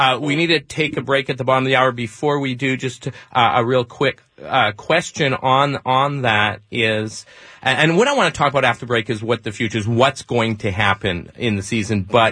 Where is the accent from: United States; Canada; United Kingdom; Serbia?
Canada; I'm Canadian. I'm not an American citizen.